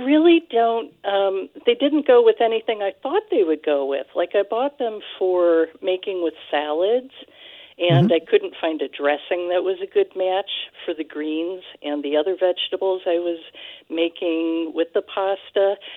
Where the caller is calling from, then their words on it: Hartland, Vermont, United States; I'm calling from Heartland, Vermont, which is right on the Vermont-New Hampshire border.